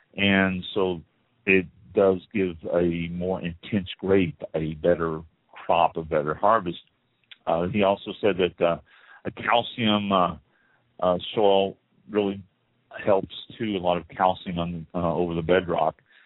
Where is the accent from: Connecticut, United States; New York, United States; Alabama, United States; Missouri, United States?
Missouri, United States; I grew up in Missouri, and I'm familiar with the clay soils that you can find throughout the Midwest